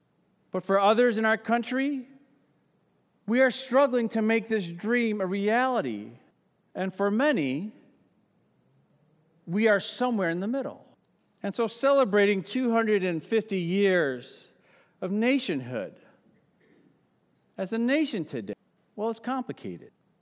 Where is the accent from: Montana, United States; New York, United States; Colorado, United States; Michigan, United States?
Michigan, United States; Grosse Pointe Woods; one of my more formative moments as a child growing up in Grosse Pointe Woods in the 1980s was needing to move because of the racist graffiti